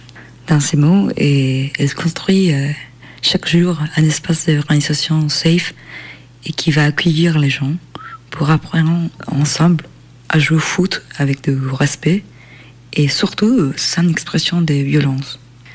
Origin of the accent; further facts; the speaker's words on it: Chile; au Chili, mon pays d'origine.